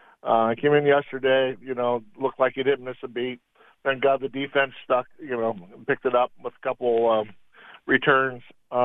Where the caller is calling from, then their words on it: Myrtle Beach, South Carolina, United States; from Myrtle Beach.